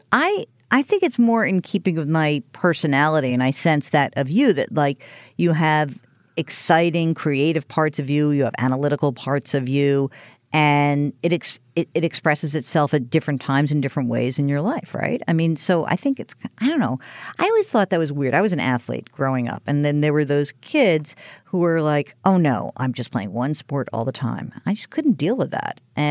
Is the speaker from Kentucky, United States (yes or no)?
no; New York, United States; I grew up same thing, the burbs of New York.